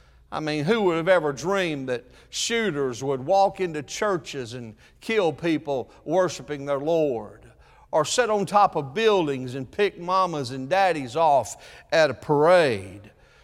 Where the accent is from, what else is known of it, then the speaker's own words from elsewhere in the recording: Florida, United States; We're from the Florida area down there, and I tell you, when you get down to Florida, everything is about a kingdom.